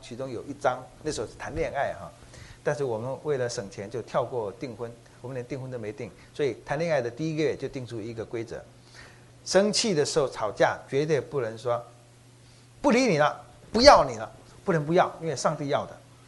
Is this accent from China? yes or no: no; Taiwan; 跟我们台湾人有时候是拿鸡去做什么样